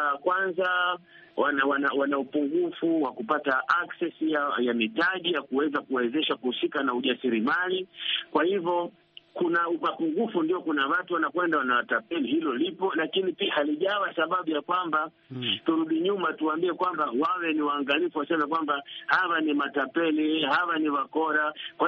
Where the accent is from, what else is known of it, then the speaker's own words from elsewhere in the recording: Tana River County, Kenya; kule kwetu Tana River